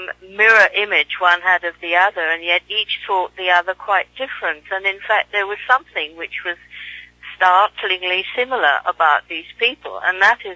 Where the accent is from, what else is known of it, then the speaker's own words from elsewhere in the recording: India; I was born and raised in India.